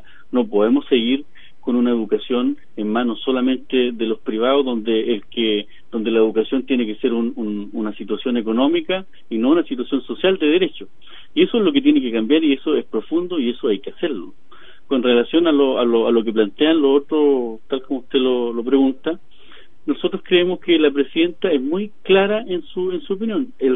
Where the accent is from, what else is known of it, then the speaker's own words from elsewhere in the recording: Purén, Araucanía, Chile; yo tengo 34 años y soy de la Araucanía, soy de Purén y pertenezco al pueblo mapuche.